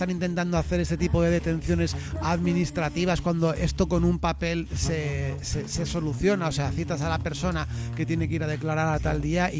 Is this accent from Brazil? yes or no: no; Spain; Así somos los españoles.